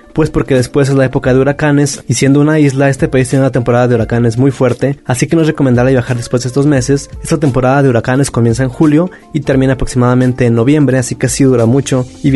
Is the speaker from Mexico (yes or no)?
yes; Mexico; nosotros como mexicanos